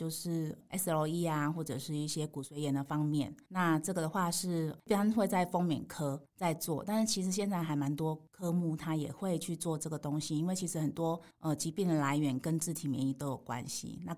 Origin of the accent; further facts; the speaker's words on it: Changhua County, Taiwan; also born or lived in Pingtung; 其实我不是高雄人，我小时候在彰化成长，那我是屏东人。那我小时候就是在专科之前都在中部，在彰化念国中小学，然后到台中的中台一专去念检验科